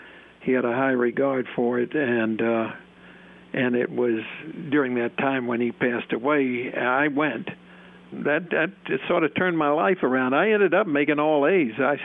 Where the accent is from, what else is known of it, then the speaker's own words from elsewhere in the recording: Alabama, United States; I was born out in the country, so I wasn't actually born in the city.